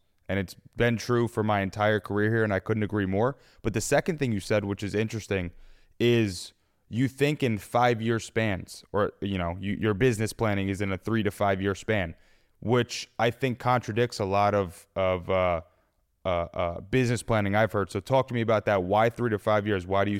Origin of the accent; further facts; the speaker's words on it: Poughkeepsie, New York, United States; Poughkeepsie.